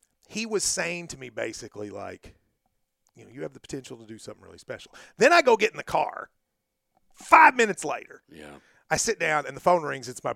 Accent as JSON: {"language": "English", "town": "Middlesboro", "region": "Kentucky", "country": "United States", "tie": "born or raised there", "said": "So we were on the tour a few weeks ago, and we're in Middlesboro, my hometown. I'm doing the show. It's like I've got high school friends there. My teachers are there."}